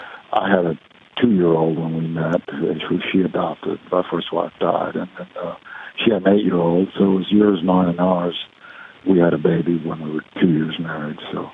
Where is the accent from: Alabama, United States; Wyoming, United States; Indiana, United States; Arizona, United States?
Indiana, United States; Indianapolis; moved away as an adult; also born or lived in Los Angeles; now in Nashville, United States; I moved down there when I was 18 from Indianapolis.